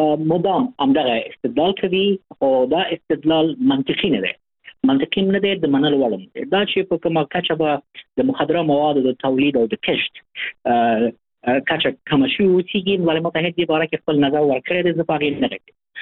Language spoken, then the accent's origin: Pashto; Afghanistan; خو مونږ افغانان یو. مونږ افغانستان سره هېڅ خیانت نه دی کړی، هېڅ جفا هم نه ده کړی